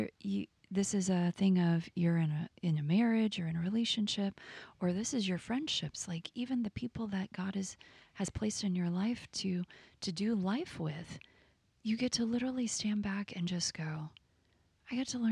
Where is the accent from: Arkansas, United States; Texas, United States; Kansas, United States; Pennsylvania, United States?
Texas, United States; I was raised over here. I was raised in Texas.